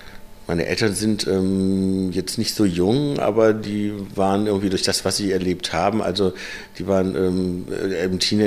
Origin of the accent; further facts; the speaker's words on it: Cologne, North Rhine-Westphalia, Germany; Meine Kindheit war hier in Köln. Die war geboren bin ich hier in Sülz, falls es jemand kennt, falls sich jemand in Köln auskennt. Und bin dann mit 3 ein bisschen nach draußen gezogen